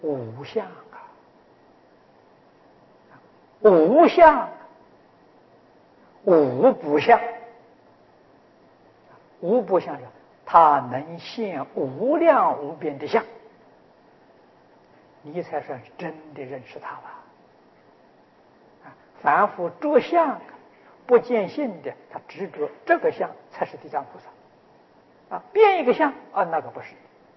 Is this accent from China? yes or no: yes; China; 我们中国人常讲腊月三十 一年最后的一天，这一天要算账啊！